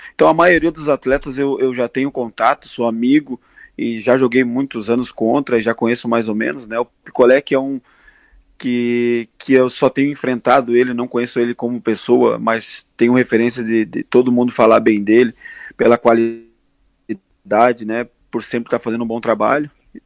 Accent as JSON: {"language": "Portuguese", "town": "Sobradinho", "country": "Brazil", "tie": "born or raised there", "said": "Eu iniciei em Sobradinho, né? Eu sou natural de Sobradinho, iniciei lá. E em 2013, né, foi quando eu dei mesmo pontapé inicial, né, que eu saí da minha cidade para formar minha carreira, né?"}